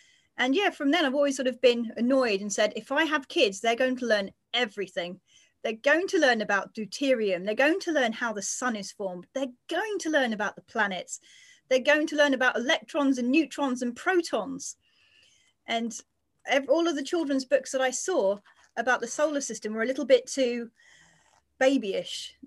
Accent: England, United Kingdom; I'm from England, and in England we have a important exams called the GCSEs.

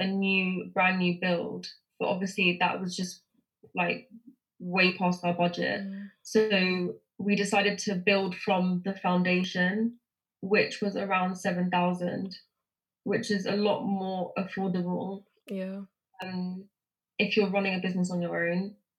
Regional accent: West London, London, United Kingdom; West London.

